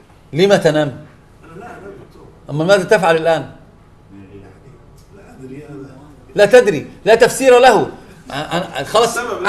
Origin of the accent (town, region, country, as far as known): Egypt